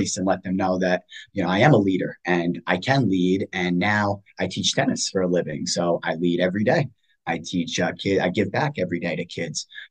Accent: New York, United States; I'm a kid from New York.

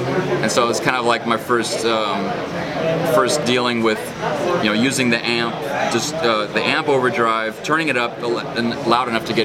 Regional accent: California, United States; I've played in bands like growing up in California, you know, in high school and college and stuff.

